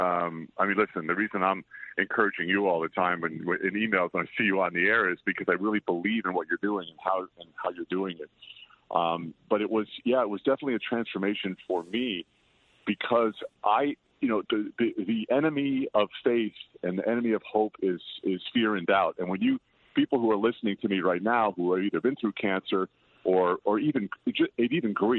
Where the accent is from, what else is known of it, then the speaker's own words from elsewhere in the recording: Patchogue, New York, United States; now in Los Angeles, United States; because I'm a Los Angeles guy now. And we're doing 10 concerts back east. We'll be back near my hometown of Patchogue this weekend.